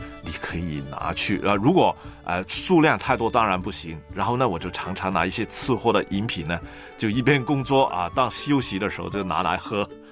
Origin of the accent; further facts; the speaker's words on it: Hong Kong; 我们香港这边叫会考。